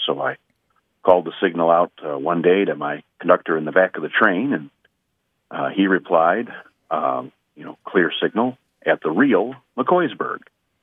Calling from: Noblesville, Indiana, United States; I'm calling from Noblesville, Indiana.

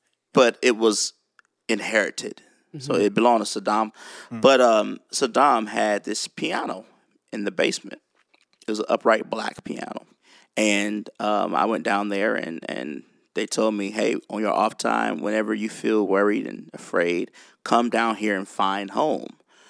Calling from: Nashville, Tennessee, United States; all the way in Tennessee, Nashville, Tennessee.

